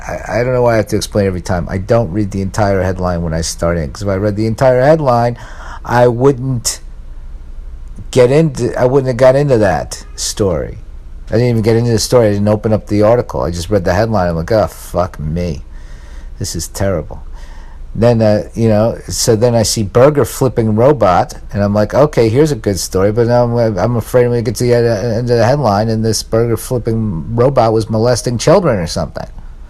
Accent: Staten Island, New York, United States; I remember when I was a kid and I was a teenager. I moved from Staten Island, which was not the ideal place to live, mind you.

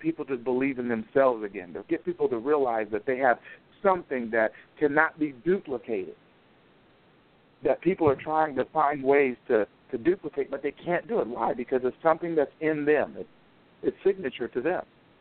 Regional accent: Topeka, Kansas, United States; now in Bloomington, United States; I live in Bloomington, Illinois, just south of Chicago, where you're at. I'm originally from Topeka, Kansas. That's where I was born and raised.

